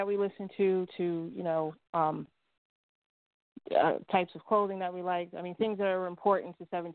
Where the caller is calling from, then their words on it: New York, United States; I'm calling from upstate New York.